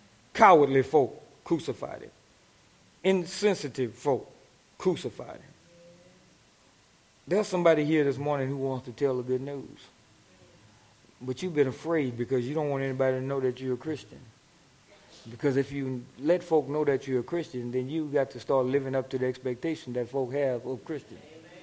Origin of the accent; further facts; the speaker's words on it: Louisiana, United States; I'm from Louisiana, so folk do a lot of fishing out there.